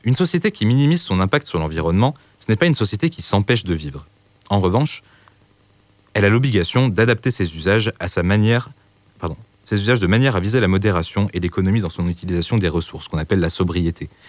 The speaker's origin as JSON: {"language": "French", "town": "Échassières", "region": "Auvergne-Rhône-Alpes", "country": "France", "said": "je vais vous emmener chez moi, en Auvergne, dans le petit village d'Échassières. Alors Échassières, c'est un peu moins de 400 âmes logées dans la forêt à la frontière entre le Puy-de-Dôme et l'Allier."}